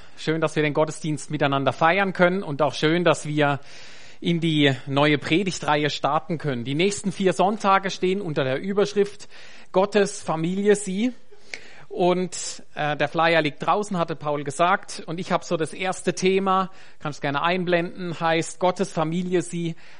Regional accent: Germany; moved away as an adult; now in Switzerland; ich bin Deutscher. Ich habe 29 Jahre in Deutschland gelebt. Ich habe aber eine Schweizerin geheiratet, lebe seit 11 Jahren in der Schweiz, ein Jahr in Belgien, 29 Jahre in Deutschland.

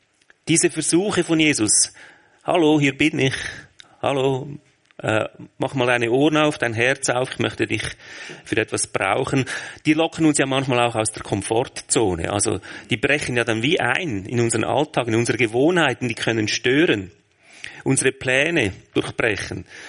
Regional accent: Switzerland; Das ist ja immer so als Schweizer.

